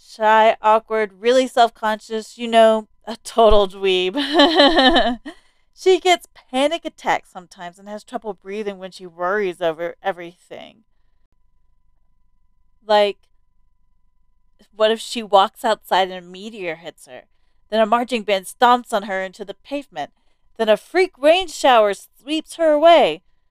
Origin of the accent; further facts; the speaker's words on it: United States; born there; I've never been to Mexico. I don't know anything about it. I was born in America. I live in America.